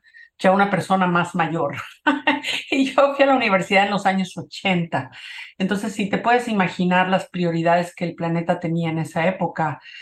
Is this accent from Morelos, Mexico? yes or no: yes; Cuernavaca, Morelos, Mexico; crecí en Cuernavaca, que me imagino que es un poco como Medellín. Es más tranquilo, una vida mucho más pacífica y en esa época era muy rural. Entonces tuve la oportunidad de crecer, ya sabes, en el campo, persiguiendo vacas, correteando gallinas, feliz.